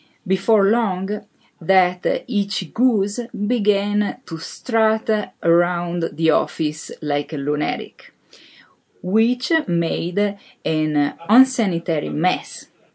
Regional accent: Turin, Piedmont, Italy; I come from Turin. It's a very pretty town in the northwest side of Italy, 2 hours from the mountains, 2 hours from the seaside.

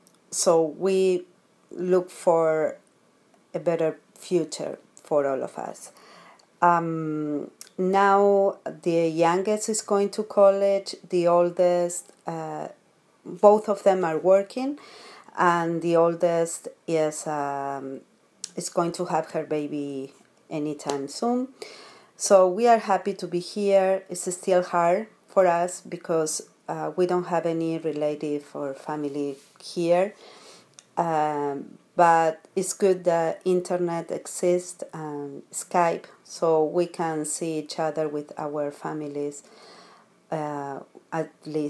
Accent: Buenos Aires, Argentina; moved away as an adult; now in United States; I'm from Buenos Aires, Argentina. We came to USA on December 30th, 2000 with my husband and my 2 daughters.

